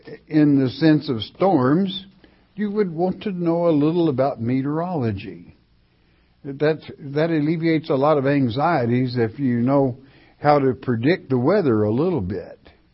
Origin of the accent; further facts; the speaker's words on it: Oklahoma, United States; When I was a young lad and growing up in Oklahoma, you always had a cellar.